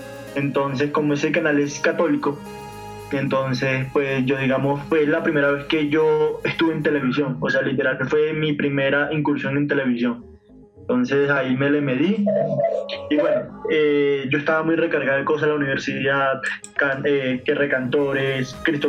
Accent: Cesar, Colombia; born there; yo nací en Cosi Cesar el 15 de junio del 2000. Yo apenas voy para 20 añitos.

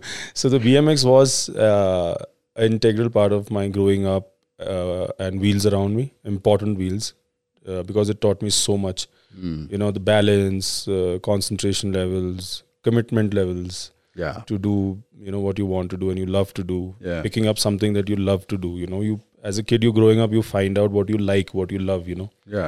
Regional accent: New Delhi, Delhi, India; I grew up in New Delhi, in the middle of the town in New Rajendranagar.

